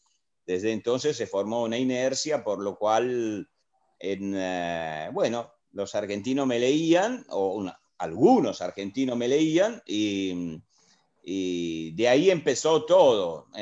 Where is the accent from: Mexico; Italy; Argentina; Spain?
Italy; Forlì, Emilia-Romagna; born there; Spanish is a second language; Bueno, yo nací en Forlì.